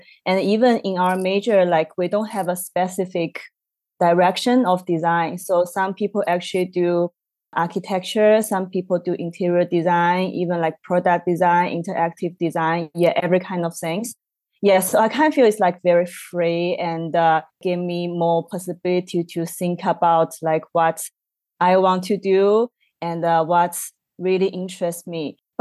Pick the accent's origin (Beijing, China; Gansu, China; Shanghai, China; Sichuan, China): Sichuan, China; Chengdu; English is a second language; moved away as an adult; I I studied in Chengdu, my hometown, in the university for my bachelor degree that was majored in graphic design. And later I wanted to go to UK to study